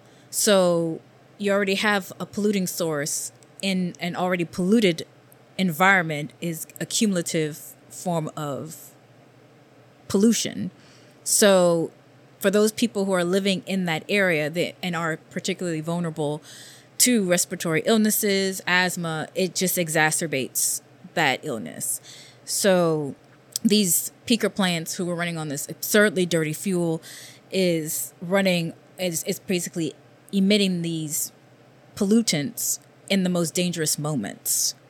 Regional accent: Louisiana, United States; moved away as an adult; now in New York, United States; I hail from Louisiana, and I came to New York quite a bit ago, almost 10 years ago. Would that make me a New Yorker?

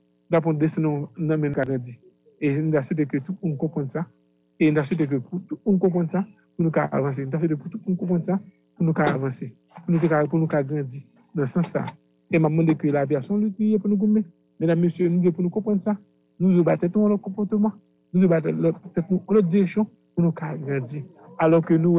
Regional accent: Haiti; nous venons de Haïti, nous venons de Haïti

